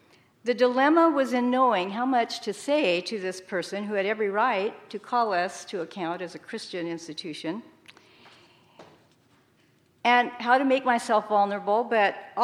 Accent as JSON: {"language": "English", "region": "Oregon", "country": "United States", "tie": "born or raised there", "said": "I grew up in Oregon in a conservative Mennonite congregation where leadership and gender roles were clearly defined, and men spoke for the women."}